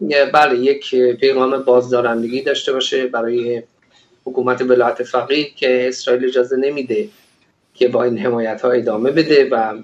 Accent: Iran; now in Israel; من این مسئله رو دارم از سال 2005 در اسرائیل رصد میکنم به عنوان یک ایرانی.

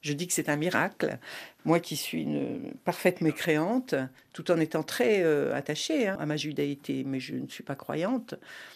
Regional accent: Morocco; born there; Et le Maroc, qui est à la fois mon pays natal

